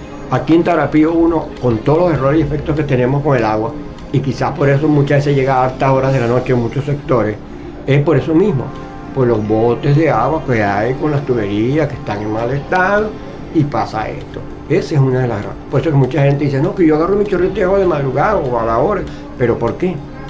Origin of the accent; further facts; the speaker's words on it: Venezuela; Nosotros todos somos venezolanos